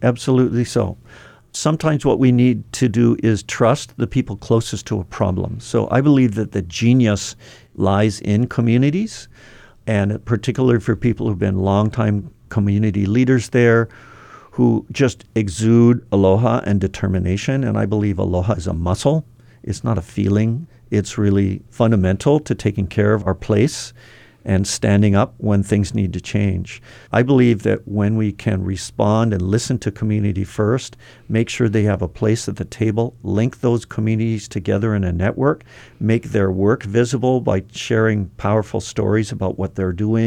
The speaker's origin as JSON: {"language": "English", "town": "Hawaii Kai", "region": "Hawaii", "country": "United States", "tie": "born or raised there", "said": "I did not know that growing up in Hawaii Kai, that really was one of the most productive fish ponds in the entire Pacific region."}